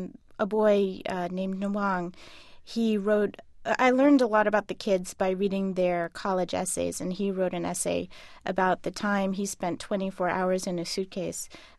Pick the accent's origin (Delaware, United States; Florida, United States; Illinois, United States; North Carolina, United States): Florida, United States; Miami; when I grew up in Miami and went to high school in Miami